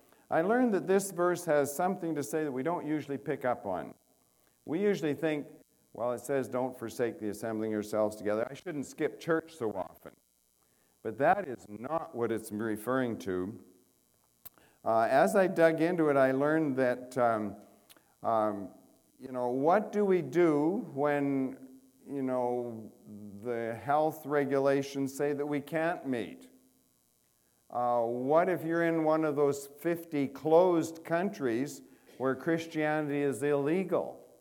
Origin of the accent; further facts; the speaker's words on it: Canada; I'm a Canadian.